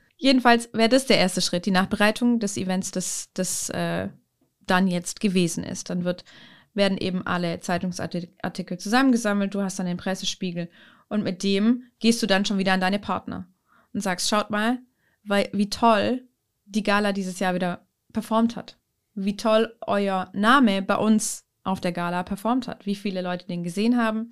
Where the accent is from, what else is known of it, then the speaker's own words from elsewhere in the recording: Leinfelden, Baden-Württemberg, Germany; wir kommen ja von hier. Also ich bin in Leinfelden, nicht geboren, aber groß geworden.